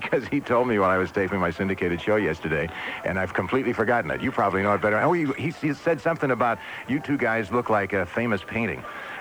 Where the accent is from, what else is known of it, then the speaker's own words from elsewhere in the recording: New York City, New York, United States; I'm from New York, from Flushing.